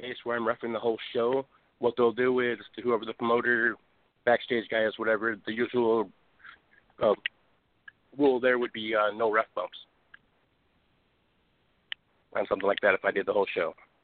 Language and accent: English; Michigan, United States; I'm in Wisconsin now, but I'm originally from the Michigan area